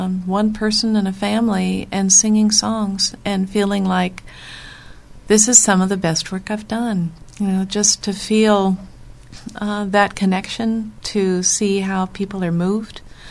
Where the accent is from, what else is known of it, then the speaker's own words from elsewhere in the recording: Bellingham, Washington, United States; And back home in Bellingham, Washington, which is my hometown, not where I'm living right now, I started a choir, and then I started another choir.